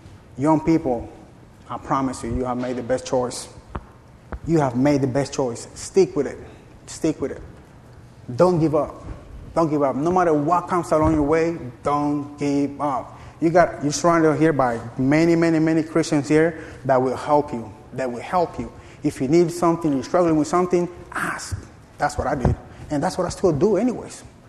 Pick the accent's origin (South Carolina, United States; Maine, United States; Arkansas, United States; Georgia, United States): Arkansas, United States; I'm not used to this. I'm from Arkansas. We're a smaller town. Traffic is more laid back.